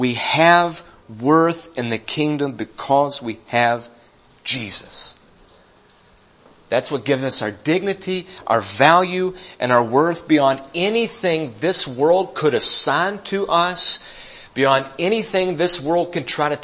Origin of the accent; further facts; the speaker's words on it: Statesville, North Carolina, United States; from Statesville, North Carolina. We have a Walmart now.